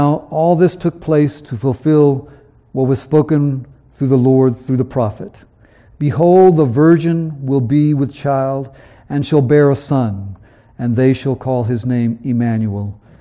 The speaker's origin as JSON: {"language": "English", "town": "Atlanta", "region": "Georgia", "country": "United States", "tie": "born or raised there", "said": "Now, I grew up in Atlanta, at least my high school and college years, and I often saw that sign, Jesus saves, bright neon light."}